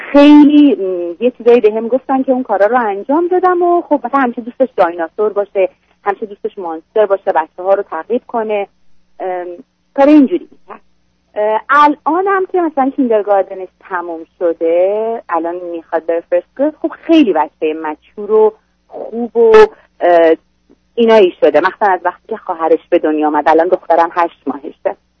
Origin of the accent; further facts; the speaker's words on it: Iran; moved away; بعد از اینکه از ایران اومدیم